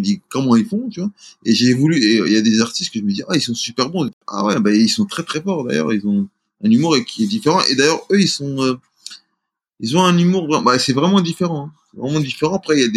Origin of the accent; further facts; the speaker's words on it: Mascara, Mascara Province, Algeria; born there; je suis né en Algérie, je suis né à Mascara, qui est la ville de l'émir Abdelkader